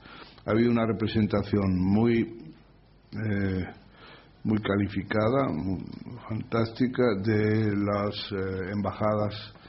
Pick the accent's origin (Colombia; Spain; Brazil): Spain; Andalusia; Soy tal, vengo de la bahía de Cádiz, estoy aquí al frente.